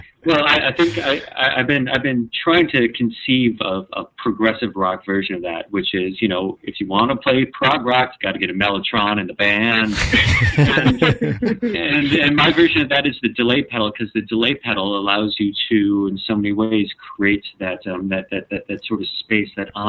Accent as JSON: {"language": "English", "region": "Midwest", "country": "United States", "said": "We're sad. We're from the Midwest. We see a G, we go, gah, it's Giles."}